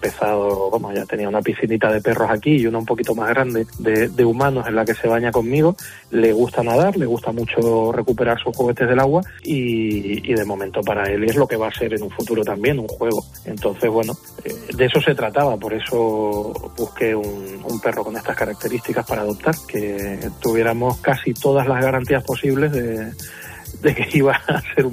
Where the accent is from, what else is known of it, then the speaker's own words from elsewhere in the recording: Canary Islands, Spain; now in Chiclana, Spain; tengo la familia aquí, por eso he terminado aquí temporalmente, aunque yo soy de Tenerife.